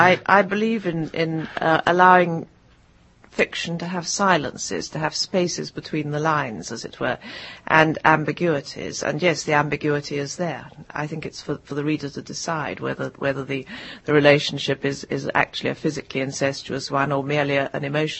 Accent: Cairo, Cairo Governorate, Egypt; since I was a child in Egypt. I was born and brought up in Cairo and was a child of 8, 9 or so when the war broke out

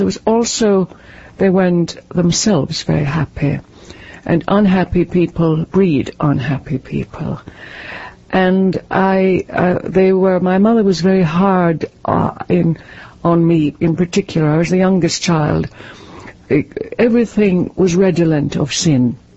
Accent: Ireland; where I grew up and in Ireland, it was, and still is to a great extent, as recent history has proven, it was a very narrow and religious and claustrophobic society.

